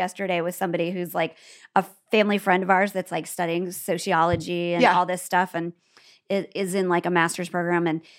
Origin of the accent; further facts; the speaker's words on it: Midwest, United States; Well, we have a lot of words that other people, you can see them go like, me, because we're from the Midwest.